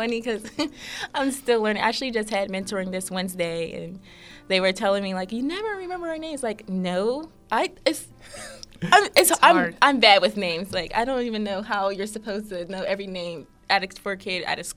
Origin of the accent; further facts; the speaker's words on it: Pittsburgh, Pennsylvania, United States; I grew up on the north side of Pittsburgh, so right around here.